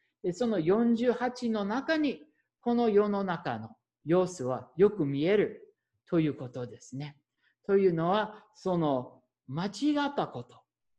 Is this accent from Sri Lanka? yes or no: no; Minnesota, United States; Japanese is a second language; で、私はもうミネソタ出身ですね。